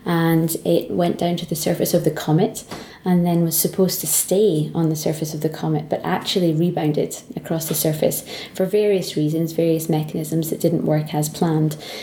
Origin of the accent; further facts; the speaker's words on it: Dundee, Scotland, United Kingdom; So I'm Scottish originally, grew up in a town called Dundee on the east coast of Scotland.